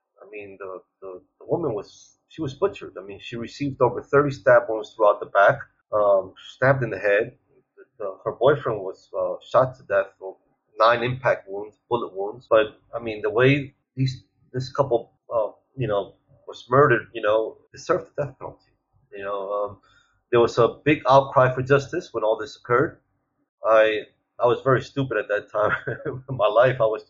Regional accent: United States; Although I was European, I grew up as just another American, taxpaying American that believed in the American dream

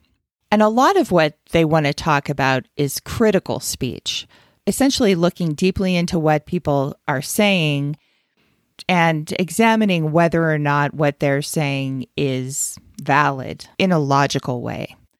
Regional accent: United States; which is shocking to me as an American.

